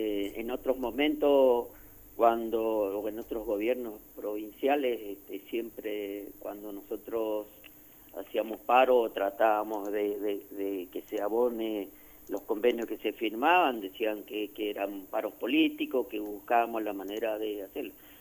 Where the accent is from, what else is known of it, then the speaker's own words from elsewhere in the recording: Alvear, Corrientes, Argentina; now in Corrientes, Argentina; Yo soy de Alvear, nada más que estoy acá viviendo en Corrientes ya hace 30 años